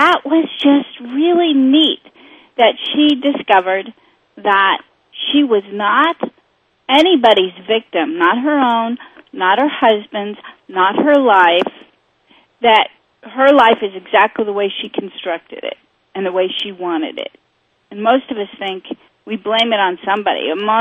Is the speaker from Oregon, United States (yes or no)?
yes; Oregon, United States; I grew up in Oregon and took, you know, both sides of my parents' families had to end up there eventually.